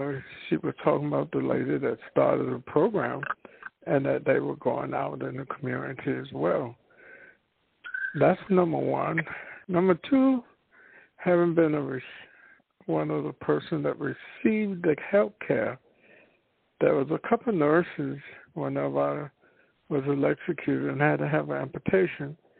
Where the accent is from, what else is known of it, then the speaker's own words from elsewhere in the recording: the South, United States; growing up in the South, we didn't have a lot of professional medical trained people